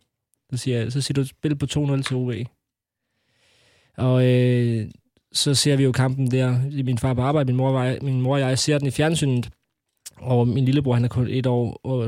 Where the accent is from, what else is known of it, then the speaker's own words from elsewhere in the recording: Region of Southern Denmark, Denmark; Og jeg kommer jo ligesom her som fynboer